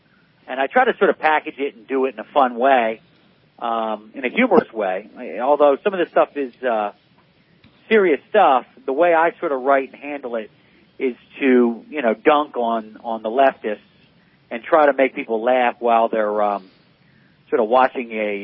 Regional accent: Philadelphia, Pennsylvania, United States; As you can probably tell from my book, you can hear it, I'm from Philadelphia. I'm not afraid of any of this. I grew up on the Philadelphia playgrounds with Philadelphia sports teams.

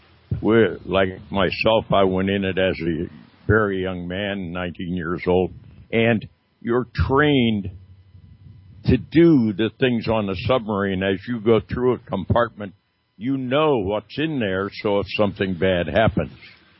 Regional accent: Pennsylvania, United States; when I was raised in Western Pennsylvania up through a time that I had a chance for a tryout with the Pittsburgh Pirates

